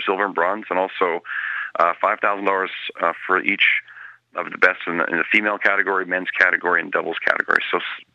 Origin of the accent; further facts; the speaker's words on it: Canada; it's a little disappointing as a Canadian.